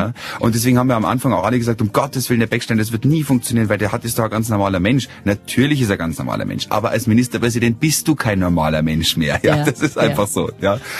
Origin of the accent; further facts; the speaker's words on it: Kaufbeuren, Bavaria, Germany; also born or lived in Seefeld am Ammersee / Herrsching; Geboren bin ich eigentlich am Ammersee, und zwar in der Nähe von, also in Seefeld am Ammersee, also habe dann in Herrsching gewohnt die ersten 3 Jahre. Mein Vater war zu dieser Zeit Soldat und so hat uns das Leben dann irgendwann nach Kaufbeuren gebracht und dort sind wir auch mehrfach umgezogen